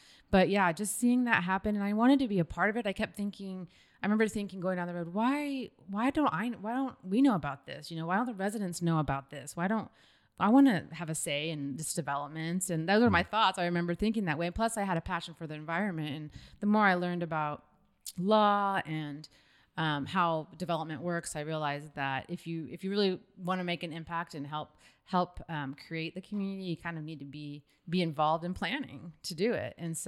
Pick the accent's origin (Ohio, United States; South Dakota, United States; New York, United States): Ohio, United States; now in Boise, United States; I came from Ohio, which there's like 130,000 people or something that can fit in that stadium.